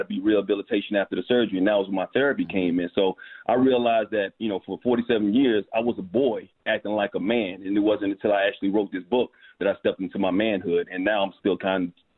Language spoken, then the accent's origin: English; Alabama, United States; also born or lived in Bronx, New York; Yeah, I was born in the Bronx. I'm always going to be a New York dude, but Alabama is where my roots are. You know, that's where my formative years of my life. So I call myself a kind of a country boy.